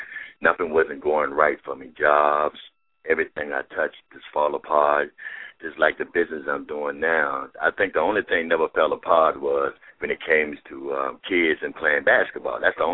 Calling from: Georgia, United States; I'm Georgia.

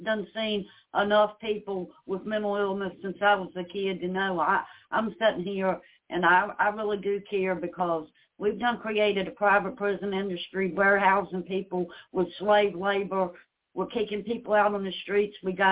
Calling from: Virginia, United States; I'm in Virginia.

